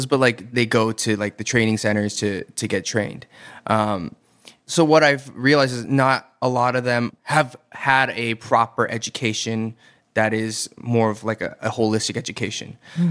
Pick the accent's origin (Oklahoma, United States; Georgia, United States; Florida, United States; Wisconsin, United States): Georgia, United States; Atlanta; born or raised there